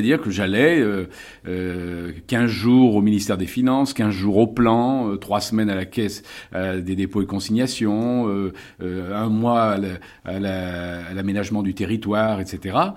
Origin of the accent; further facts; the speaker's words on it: Lyon, Auvergne-Rhône-Alpes, France; je demande tout simplement à revenir dans ma ville natale, c'est-à-dire à Lyon.